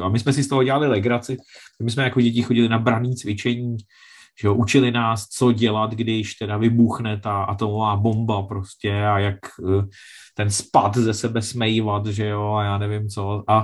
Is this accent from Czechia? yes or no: yes; Děčín, Ústí nad Labem Region, Czechia; vyrůstal jsem v Děčíně a což je takový jako relativně nepodstatný město v České republice, tehdy československý